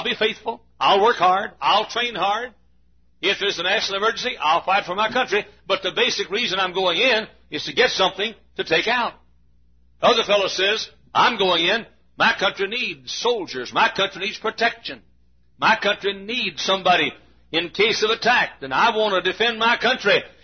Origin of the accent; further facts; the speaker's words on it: United States; I'm an American, and I'm not going to run off to Canada